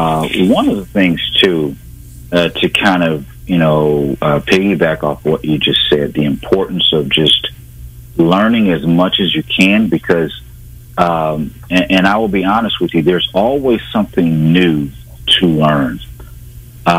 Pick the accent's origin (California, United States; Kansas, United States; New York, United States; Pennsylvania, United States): Kansas, United States; Kansas City; You know, growing up in Kansas City, Kansas, where my neighborhood was once part of the Wyandot Nation, and how the Wyandot Nation was split.